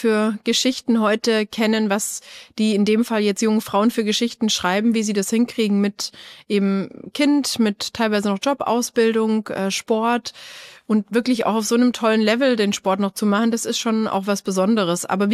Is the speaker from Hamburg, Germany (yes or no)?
no; Baden-Württemberg, Germany; Ich komme aus Schwaben, wohne in Bayern schon seit dem Studium. Ja. Habe im Olympischen Dorf gewohnt als Studentin.